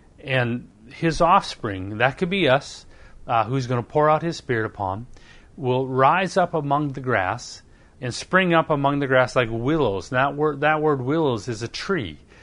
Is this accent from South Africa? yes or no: no; Canada; now in United States; where I was raised in Canada, we have ice and snow, and those trees are strong.